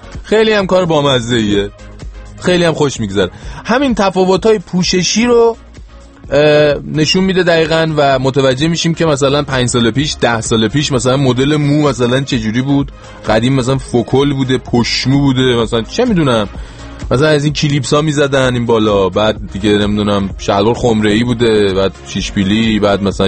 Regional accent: Iran; من خودم که همین 8 ماه پیش 9 ماه پیش عید از ایران اومدم دیگه

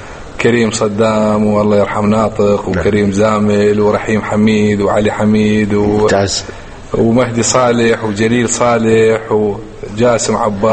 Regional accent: Iraq; أنا عراقي.

